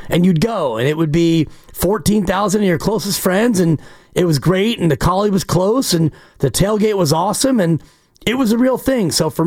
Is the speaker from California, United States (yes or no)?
yes; Marin, California, United States; now in Oakland, United States; So we became an Oakland family. Even though I grew up in Marin, and my ex-wife did as well, my kids are born and raised in Oakland.